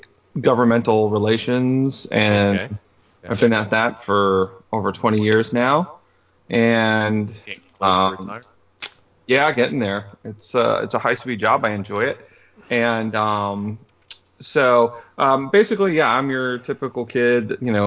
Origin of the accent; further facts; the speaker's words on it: Amityville, New York, United States; so I'm also from New York. I was born in Amityville.